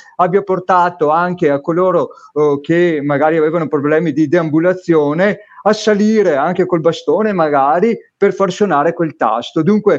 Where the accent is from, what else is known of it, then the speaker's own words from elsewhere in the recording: Veneto, Italy; io sono del Veneto